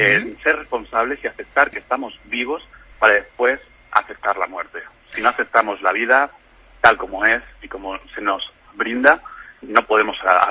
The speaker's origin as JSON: {"language": "Spanish", "region": "Extremadura", "country": "Spain", "said": "he aceptado que soy afortunado desde que me parieron mis padres, mi tierra, Extremadura."}